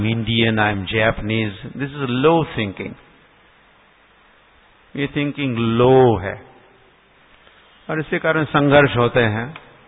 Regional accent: Maharashtra, India; born there; हम गांव में जन्मे थे, महाराष्ट्र के गांव में

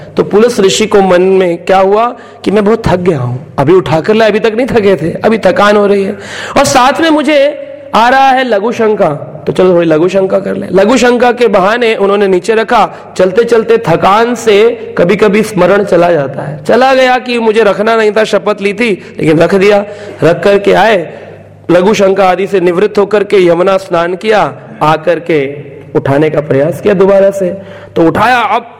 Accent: Mathura, Uttar Pradesh, India; मुझे याद है कि हम लोग मथुरा के ही रहने वाले हैं, तो हम जब बचपन में जाते थे गिरिराज गोवर्धन बहुत विशाल दिखते थे

